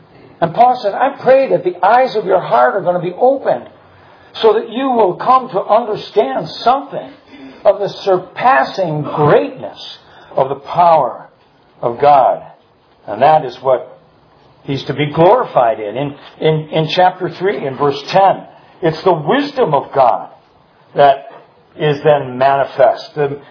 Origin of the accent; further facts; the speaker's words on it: New Jersey, United States; I'm from Jersey. We get hurricanes on occasion.